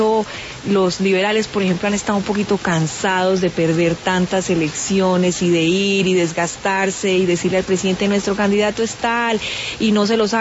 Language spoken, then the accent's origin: Spanish; Colombia; soy colombiano.